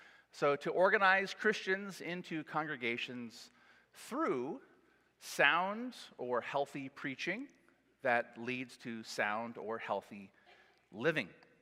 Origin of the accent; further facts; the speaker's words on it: California, United States; I'm a Californian, you know.